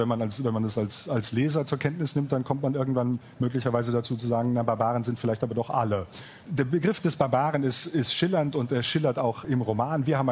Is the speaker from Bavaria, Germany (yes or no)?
no; Hesse, Germany; Ich bin ja Hesse